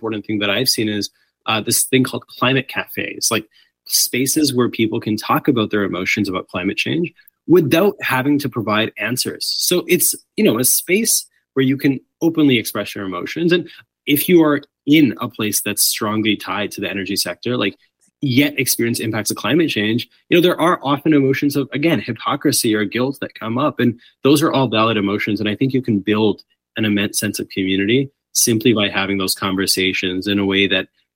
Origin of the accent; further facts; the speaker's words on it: British Columbia, Canada; And it seems like as a British Columbian, I guess what I'm thinking here is that the conversation only becomes huge when these fires impact the power centers in Toronto and Ottawa.